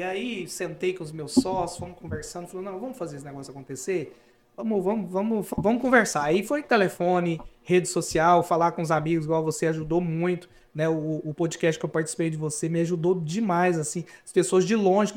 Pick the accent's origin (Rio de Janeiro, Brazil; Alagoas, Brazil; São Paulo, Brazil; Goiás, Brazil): Goiás, Brazil; Nós que somos goianos, somos muito apaixonados pelo estado.